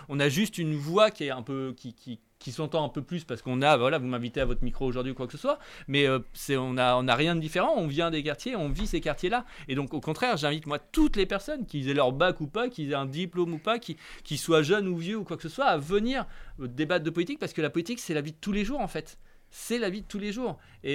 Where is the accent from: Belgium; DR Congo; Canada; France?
France; Rouen, Normandy; C'est pas parce qu'on vient de la Grand-Mare, c'est pas parce qu'on vient du Châtelet qu'on peut pas réussir, qu'on peut pas être élu à la ville de Rouen